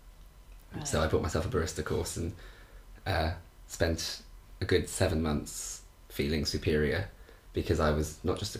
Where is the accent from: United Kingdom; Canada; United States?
United Kingdom; Wales; To which I was like, no, I'm not. I'm from Wales, actually.